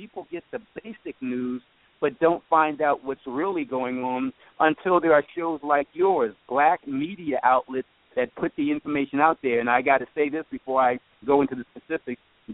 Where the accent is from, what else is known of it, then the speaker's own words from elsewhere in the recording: Philadelphia, Pennsylvania, United States; I'm an attorney from Philadelphia